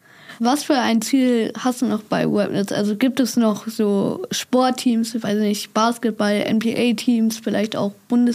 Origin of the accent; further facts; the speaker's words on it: Hamburg, Germany; ich komme ja aus Hamburg